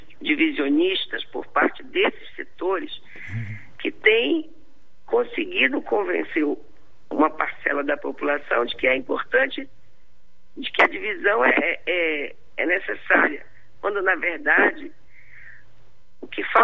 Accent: Alenquer, Pará, Brazil; inclusive de onde eu sou originária. Eu sou filha de Alenquer, uma cidade do Baixo Médio Amazonas, de Tapajós, tão abandonada quanto todas as cidades paraenses, mas, digamos assim, distantes da capital paraense.

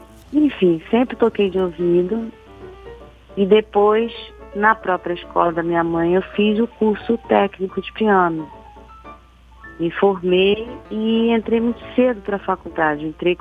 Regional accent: Nova Iguaçu, Rio de Janeiro, Brazil; eu fui criada no subúrbio, em Nova Iguaçu. Me considero de lá porque eu nasci na Lapa, mas só fui para a Lapa para nascer e voltei para Nova Iguaçu. Então eu fui criada lá

